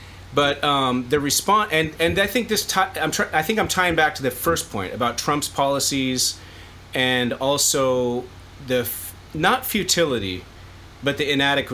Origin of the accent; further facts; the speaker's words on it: Philippines; I went to China when I was a kid. I grew up in the Philippines in Asia.